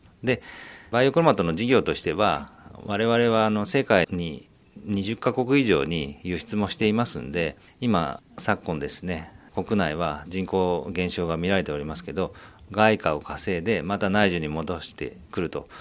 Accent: Fujisawa, Kanagawa, Japan; born there; 私自身がですね、この藤沢で生まれました。で、小中高大学は都内行ったんですけれども、で暮らしまして、で就職して、20代は都内や関西九州にもいたんですけれども、

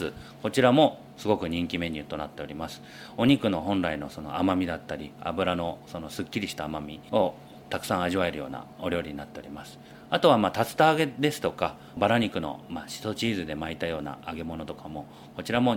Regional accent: Fujisawa, Kanagawa, Japan; 特に地元の藤沢でも本当に美味しい野菜とかもいっぱいあるんですけども、

